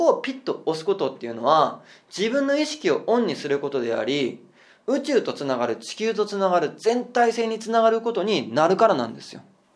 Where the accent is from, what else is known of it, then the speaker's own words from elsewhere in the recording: Hirakata, Osaka, Japan; 私は大阪府枚方市から来ました